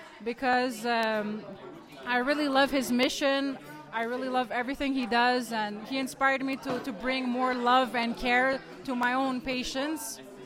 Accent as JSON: {"language": "English", "country": "Canada", "said": "I'm from Canada."}